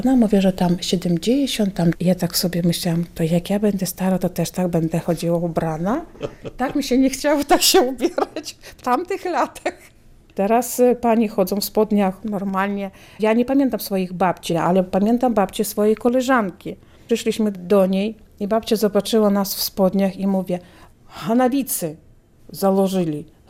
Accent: Lahishyn, Brest Region, Belarus; now in Pinsk, Belarus; tam, gdzie ja się urodziłam, w Łogiszynie, sama pochodzę z Łogiszyna, bo teraz mieszkam w Pińsku.

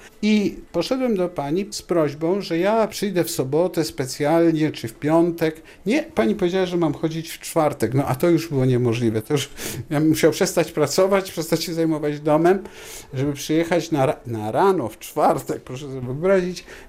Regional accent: Szczecin, West Pomeranian Voivodeship, Poland; jestem szczecinianinem.

